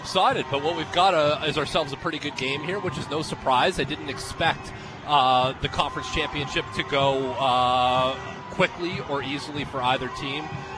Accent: Ontario, Canada; I grew up in Ontario. I played at a school called St. Andrews College, and like most Canadian kids, I wanted to play in the National Hockey League

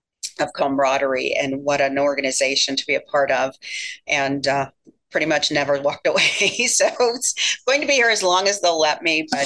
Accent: Apollo, Pennsylvania, United States; I actually grew up in Armstrong County in Apollo. So I didn't make it too far away, because I actually live in the same house I grew up in.

